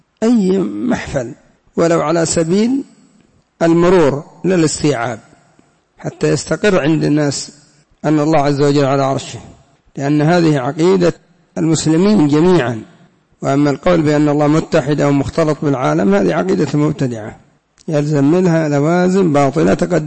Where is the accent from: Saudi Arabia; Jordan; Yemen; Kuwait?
Yemen; وبعض الصوفية عندنا في اليمن قال أنا ما أصدق حديث الجارية